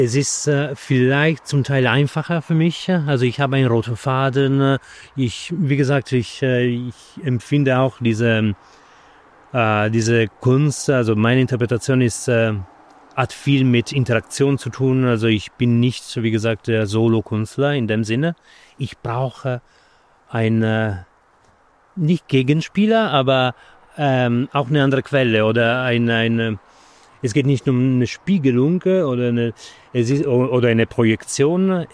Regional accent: Italy; German is a second language; now in Berlin, Germany; ich komme ursprünglich aus Italien, wie vom Akzent auch eventuell rauszuhören ist. Ich lebe in Berlin aber seit länger als 10 Jahren

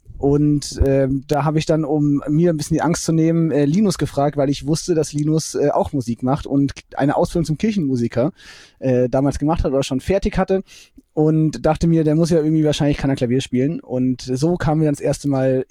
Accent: Fulda, Hesse, Germany; Fulda geboren und dann dort auch zur Schule gegangen

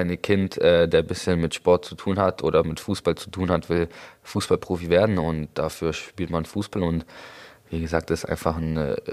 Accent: Königsbrunn, Bavaria, Germany; also born or lived in Augsburg; Genau, Königsbrunn komme ich, also geboren in Augsburg, meine Eltern wohnen auch noch in Königsbrunn, das ist da gleich, also da komme ich her, genau.

